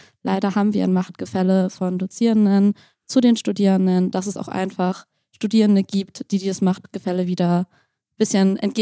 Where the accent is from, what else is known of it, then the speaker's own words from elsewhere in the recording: Northern Germany, Germany; now in Landau, Germany; Also ich komme nicht aus der Region, ich komme tatsächlich aus dem Norden von Deutschland und ich habe mich dazu entschieden, hier nach Landau zu ziehen